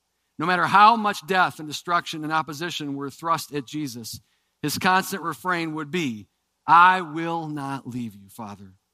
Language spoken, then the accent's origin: English; Ohio, United States; One of the things I learned was about this guy that we all are familiar with from being kids and growing up in Ohio, Daniel Boone.